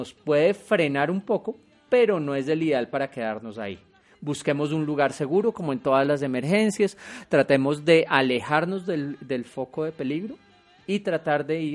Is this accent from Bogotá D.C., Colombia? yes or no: yes; Bogotá, Bogotá D.C., Colombia; Yo creo que como bogotanos es la emergencia más grande.